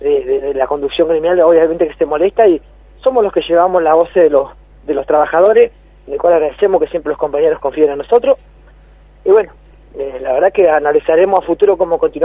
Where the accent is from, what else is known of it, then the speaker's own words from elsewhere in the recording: Argentina; tenemos que pensar como argentinos